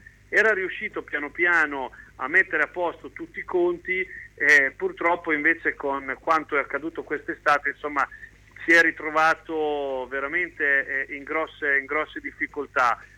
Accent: Rimini, Emilia-Romagna, Italy; E qui io sono di Rimini

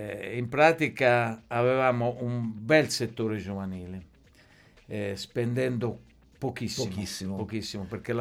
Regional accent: Chiaravalle, Marche, Italy; io abito, sono nata a Chiaravalle, abito a Chiaravalle e non so.

